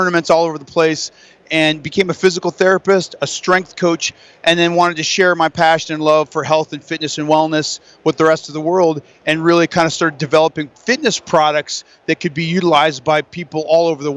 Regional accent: Denver, Colorado, United States; I'm from Denver.

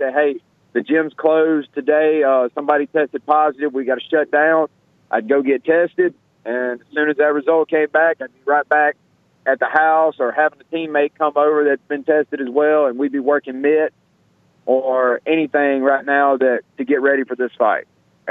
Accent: Mississippi, United States; Man, I'm from Scott County. I grew up eating dirt and drinking out of a creek.

